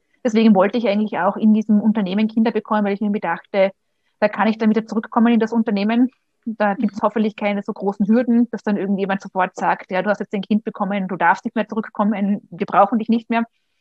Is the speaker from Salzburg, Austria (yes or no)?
no; Vienna, Austria